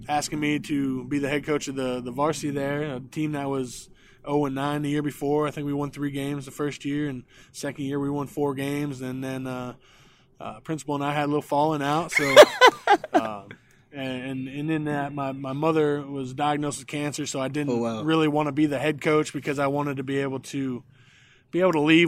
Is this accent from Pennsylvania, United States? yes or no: yes; Union City, Pennsylvania, United States; Well, I grew up in Union City, Pennsylvania. It's a small town just outside of Erie, just off Lake Erie.